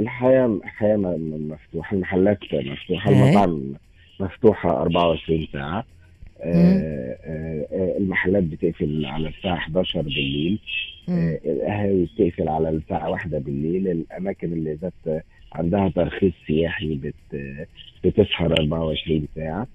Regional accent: Cairo, Cairo Governorate, Egypt; احنا عندنا في القاهرة لوحدها فوق 200 موقع ثقافي

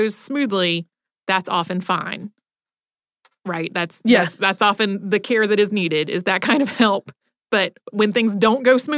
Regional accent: North Carolina, United States; I grew up in North Carolina and spent 7 years in Western North Carolina, and I say Appalachian.

